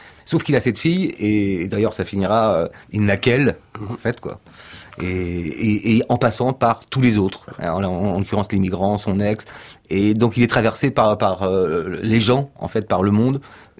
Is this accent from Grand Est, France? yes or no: no; Brittany, France; Non, moi je viens de loin quand même. Ok, je suis breton, j'ai toujours fait du bateau avec mes copains.